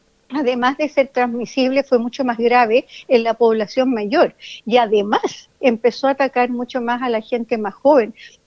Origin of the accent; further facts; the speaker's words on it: Chile; solamente te podría contar de Chile, que es de donde yo vengo.